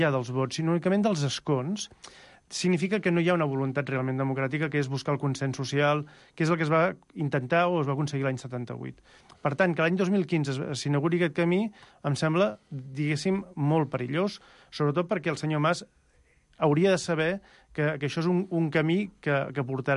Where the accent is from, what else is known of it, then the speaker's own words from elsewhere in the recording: Catalonia, Spain; Jo, com a ciutadà català i ciutadà espanyol i ciutadà europeu